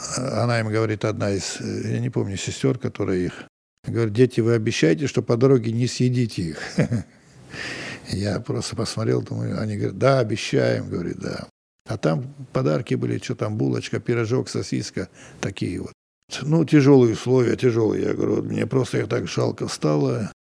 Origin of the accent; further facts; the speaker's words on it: Russia; им было тоже приятно, что я вот осетин